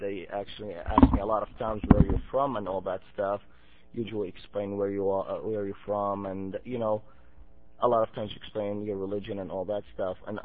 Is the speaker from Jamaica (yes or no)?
no; Palestine; now in United States; Palestine.